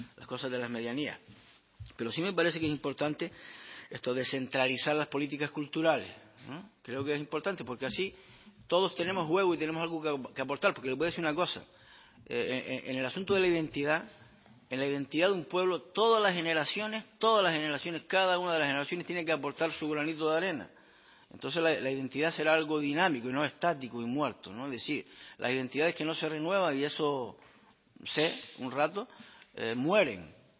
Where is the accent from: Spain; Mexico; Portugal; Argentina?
Spain; Canary Islands; todos los días que somos canarios y que no nos hemos diluido en el tiempo como pueblo